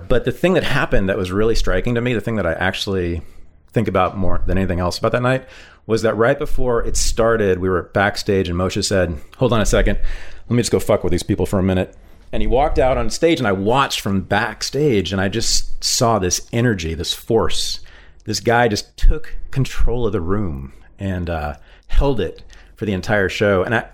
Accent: Berkeley, California, United States; Which is near the Berkeley border. I grew up in Berkeley.

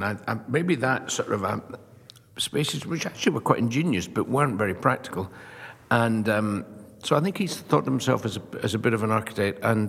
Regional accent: Dunoon, Scotland, United Kingdom; he designed our house when I was a kid growing up in Dunoon in the west coast of Scotland

